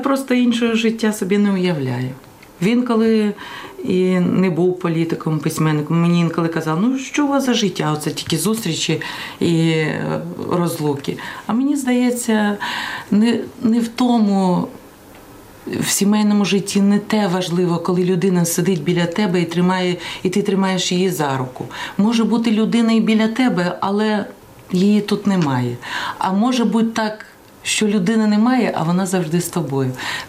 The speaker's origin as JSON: {"language": "Ukrainian", "country": "Russia", "said": "Я вважаю, що я росіянка, мушу допомогти українцям"}